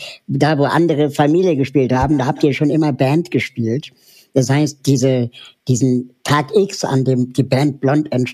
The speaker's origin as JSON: {"language": "German", "region": "Berlin", "country": "Germany", "tie": "born or raised there", "said": "Ich bin selber in Berlin aufgewachsen"}